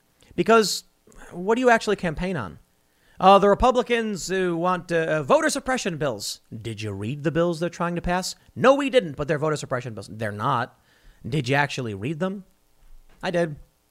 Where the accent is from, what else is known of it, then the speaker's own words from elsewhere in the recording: Chicago, Illinois, United States; especially because I grew up in Chicago, where it's all Democrat.